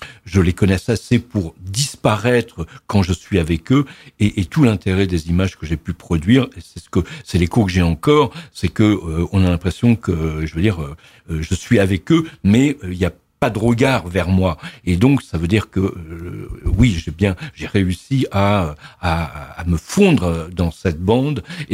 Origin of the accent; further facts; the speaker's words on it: Évreux, Normandy, France; j'ai grandi à Évreux, j'ai fait mes études ici. Je suis parti juste quelques années à Perpignan dans les années 74-75 et je suis revenu à Évreux en 75.